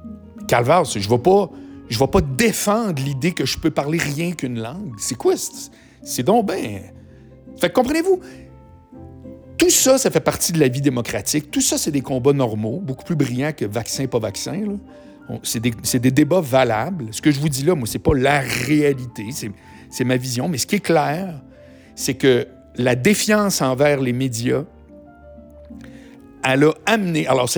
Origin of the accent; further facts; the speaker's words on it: Charlesbourg, Quebec, Canada; Moi, je viens de Charlebourg, là. J'aurais pu passer ma vie parlant français, là. Pas un mot d'anglais